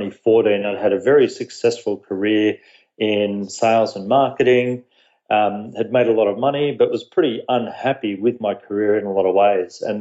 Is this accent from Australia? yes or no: yes; Australia; moved away as an adult; now in United States; I moved to the US about a year ago with my family. So I do live here in the US over on the East Coast. But yeah, born and raised in Australia, mate.